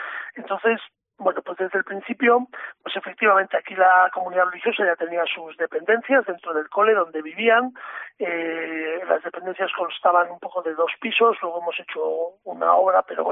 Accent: A Coruña, Galicia, Spain; moved away as an adult; also born or lived in Madrid; nosotros vivíamos en Madrid, mi mujer es madrileña, yo soy coruñés, pero desde que empezamos a tener relación, desde que empezamos a ser novios, pues yo me trasladé a Madrid.

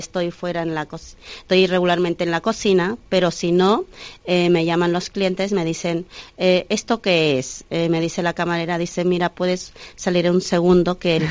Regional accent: Cuernavaca, Morelos, Mexico; en mi región, que yo soy de Morelos, soy de la ciudad de Cuernavaca, de la eterna primavera

